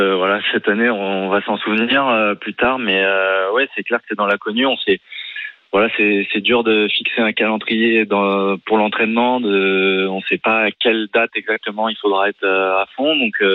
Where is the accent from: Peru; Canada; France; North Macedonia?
France; Saint-Maur-des-Fossés, Île-de-France; j'ai cherché Saint-Maur-des-Fossés, en région parisienne